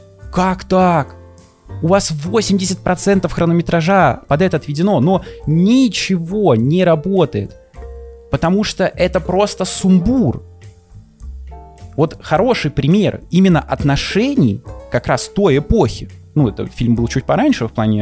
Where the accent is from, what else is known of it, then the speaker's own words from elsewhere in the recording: Russia; я из России